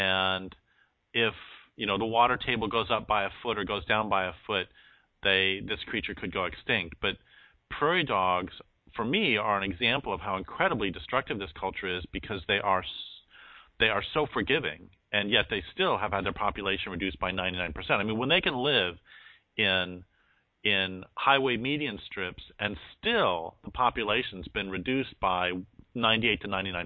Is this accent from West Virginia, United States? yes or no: no; Boulder, Colorado, United States; I grew up in Boulder